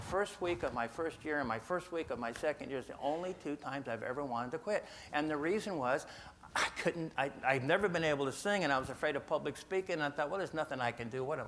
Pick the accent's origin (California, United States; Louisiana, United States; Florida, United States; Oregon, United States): California, United States; I was raised in Sierra Nevada mountains, and I wanted to play baseball